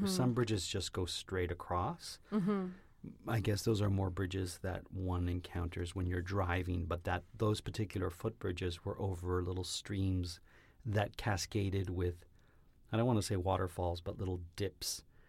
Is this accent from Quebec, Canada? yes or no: no; Woodbridge, Ontario, Canada; now in Toronto, Canada; the bridge that strikes me the most would be from my hometown of Woodbridge.